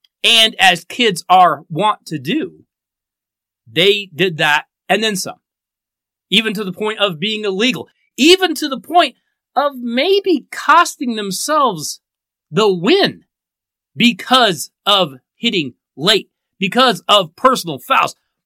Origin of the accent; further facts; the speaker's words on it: Colorado, United States; my home state of Colorado has this history of primarily really, really awful college football.